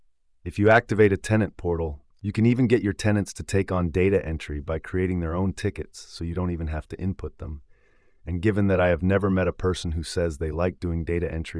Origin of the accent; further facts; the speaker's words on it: Kelowna, British Columbia, Canada; take a look at this article from a local company in my hometown in Kelowna